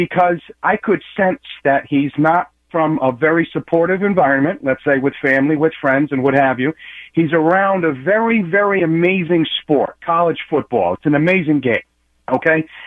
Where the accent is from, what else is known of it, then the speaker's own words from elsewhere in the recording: Fall River, Massachusetts, United States; from Fall River, Massachusetts.